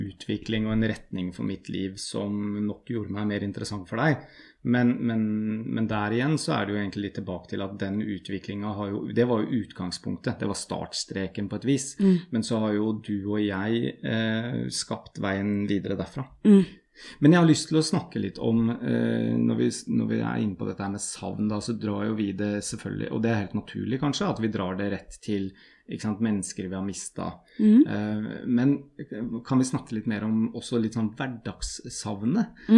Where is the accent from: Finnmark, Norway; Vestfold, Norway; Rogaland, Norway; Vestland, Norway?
Vestfold, Norway; Tønsberg; og som jeg har savnet lenge, også hjemme i Norge.